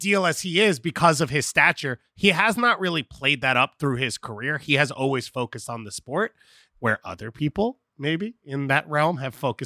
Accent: New York, United States; I'm a New Yorker, so I only read the highest level.

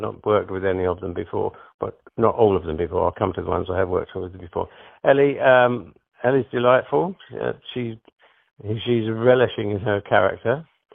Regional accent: United Kingdom; And being British helps, of course.

